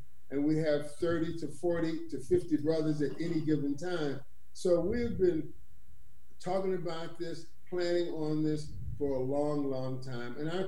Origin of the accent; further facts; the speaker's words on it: Miami, Florida, United States; moved away; also born or lived in California; my father was a Garveyite, and I came from Miami, Florida, where we worked collectively. I didn't understand that this fierce individualism happens until I came to California, which surprised me.